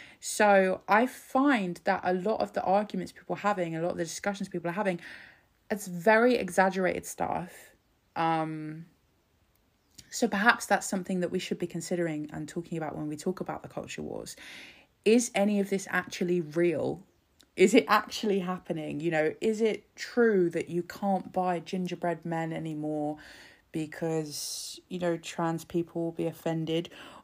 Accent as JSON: {"language": "English", "region": "England", "country": "United Kingdom", "tie": "born or raised there", "said": "growing up in England and being quite different to everybody else and obviously being treated a bit differently, struggling with kind of identity."}